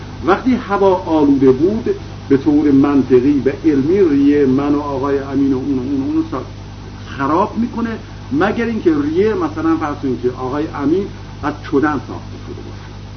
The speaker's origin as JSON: {"language": "Persian", "country": "Iran", "said": "وقتی من میگم من ایرانیم"}